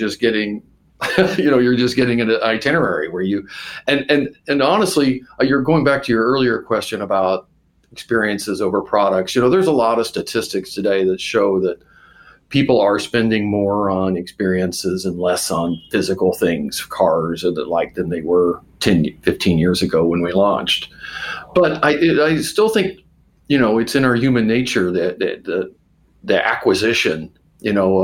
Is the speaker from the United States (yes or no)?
yes; Oklahoma, United States; I was raised in Oklahoma. My parents did not travel except what we could get, where we could get in a station wagon.